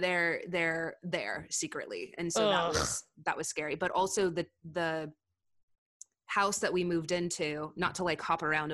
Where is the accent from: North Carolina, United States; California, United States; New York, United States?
California, United States; like I'm from Southern California, and also like, you know, my family's in parts of Texas